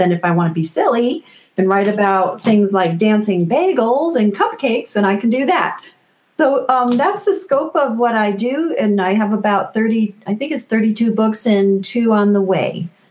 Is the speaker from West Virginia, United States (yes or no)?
no; Connecticut, United States; Joseph Albers actually was a neighbor of mine when I was a kid growing up in Connecticut.